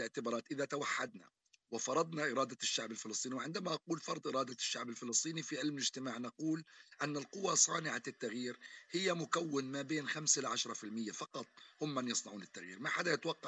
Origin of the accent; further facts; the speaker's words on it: Palestine; نحن لدينا خشية من فوضى سلاح تشغلنا كفلسطينيين